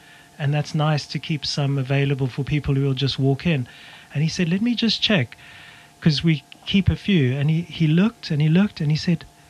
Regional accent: Johannesburg, Gauteng, South Africa; I grew up with thunderstorms in Johannesburg and quite used to it

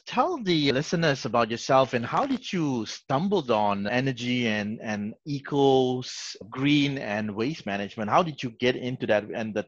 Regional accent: Malaysia; my home country of Malaysia and in the island, the beautiful island of Penang.

